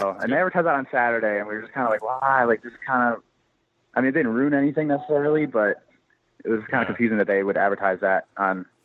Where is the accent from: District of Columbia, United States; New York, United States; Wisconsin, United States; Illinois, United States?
New York, United States; I'm not from Philly. I'm from upstate New York.